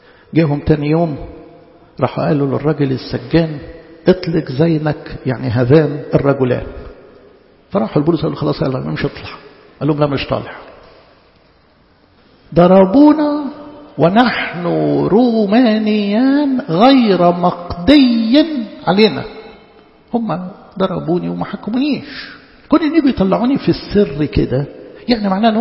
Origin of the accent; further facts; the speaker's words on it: Egypt; لكن أنا كمصري وأنا داخل بلدي ما في الجمرك ما يدفعنيش رسوم إقامة